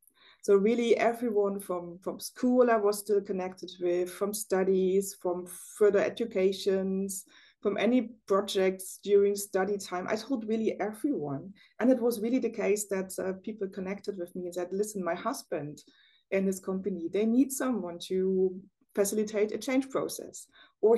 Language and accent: English; East Germany, Germany; English is a second language; moved away as an adult; now in Netherlands; I'm originally from East Germany and moved in 2010 to the Netherlands.